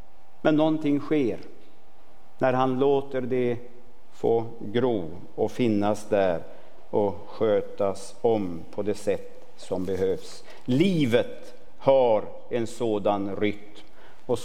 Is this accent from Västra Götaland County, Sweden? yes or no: no; Västernorrland County, Sweden; jag kommer från Ångermanland och är egentligen ifrån landet riktigt ordentligt. Och pappa hade jordbruk när jag var liten.